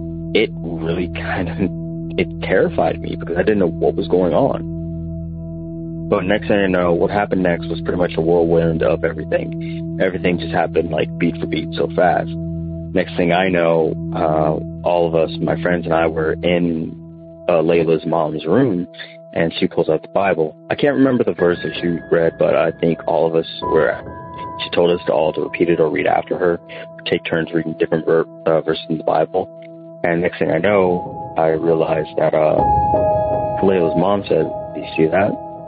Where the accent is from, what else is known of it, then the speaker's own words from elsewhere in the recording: Canton, Ohio, United States; now in Fort Myers, United States; And this is actually back in my home of Canton, Ohio, where this occurred.